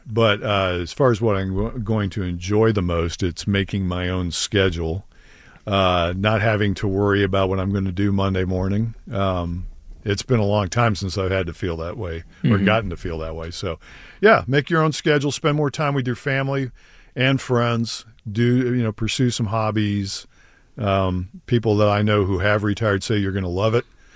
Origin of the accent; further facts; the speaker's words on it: Durham, North Carolina, United States; I grew up on the Duke campus because my father worked there.